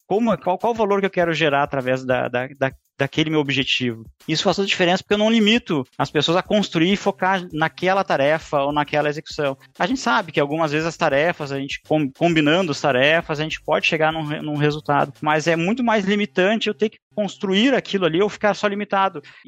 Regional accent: Rio Grande do Sul, Brazil; accent: gaúcho; eu trabalho no Sicredi aqui em Porto Alegre, no sul do país. Vocês vão ver muito pelo meu sotaque, falo bastante tchê, capaz, bah, o bah é bem presente.

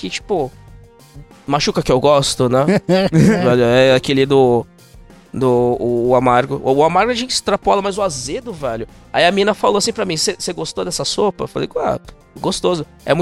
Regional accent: Brazil; Eu meto um PF, eu sou brasileiro, velho.

